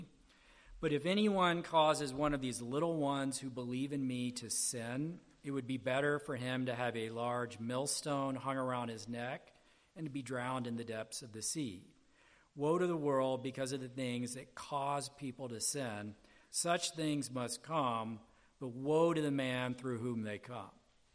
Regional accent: Deep South, United States; I grew up in the Deep South where the Southern Baptists just kind of took it as scripture that Christians can't drink at all, right?

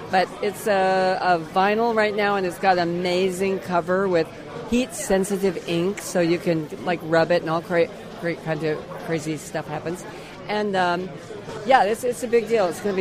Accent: Colorado Springs, Colorado, United States; also born or lived in Kansas; I was born in Kansas on a farm and ended up moving to Colorado Springs when I was about 9 years old. And from Colorado Springs, the day after I graduated, I headed to Las Vegas

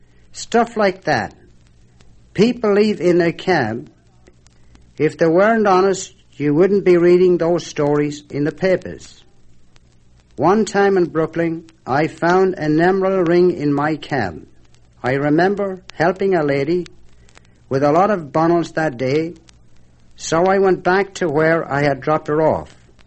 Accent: Ireland; moved away as an adult; I was born and raised in Ireland and lived there until I was 19 years old. I came to this country in 1913, where I held several jobs to earn a few dollars before enlisting in World War Number 1.

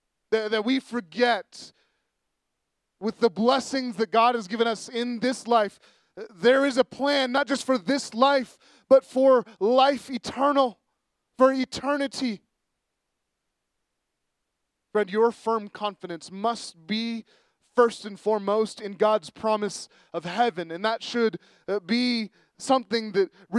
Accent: San Francisco, California, United States; I grew up in San Francisco, and in San Francisco, they have what LA doesn't have, and it's a good bus system.

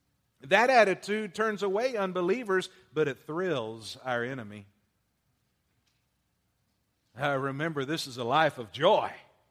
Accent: West, Texas, United States; I can do all things not because I'm a Texan. I can do all things not because I'm from West.

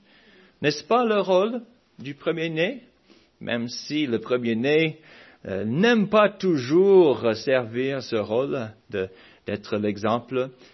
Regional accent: Alabama, United States; quand j'étais jeune, quand j'ai grandi en Alabama

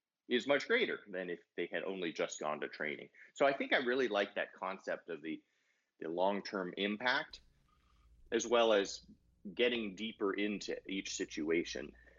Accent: San Diego, California, United States; So I grew up in San Diego, which I know is near you guys. I lived in Los Angeles a bunch of years in graduate school.

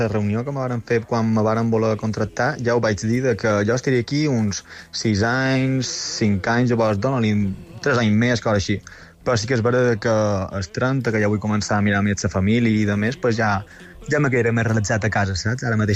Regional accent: Inca, Balearic Islands, Spain; Jo sóc d'Inca, Inquero.

